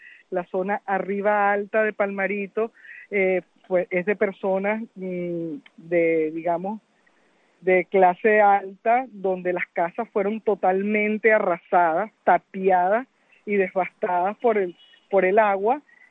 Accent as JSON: {"language": "Spanish", "town": "Maracay", "region": "Aragua", "country": "Venezuela", "tie": "born or raised there", "said": "yo soy de Maracay, yo soy maracayera de nacimiento, de toda la vida. La zona del y vivía en la zona de las Delicias, que es la entrada, la zona de las Delicias es la entrada, digamos, hacia la vía del Castaño y Choroní"}